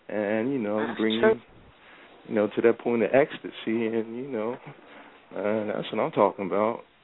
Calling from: Philadelphia, Pennsylvania, United States; second time caller, calling from out of Philly.

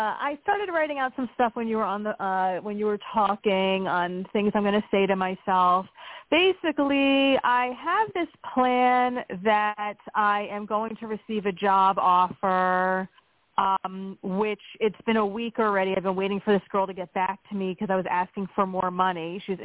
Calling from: Pennsylvania, United States; from Pennsylvania.

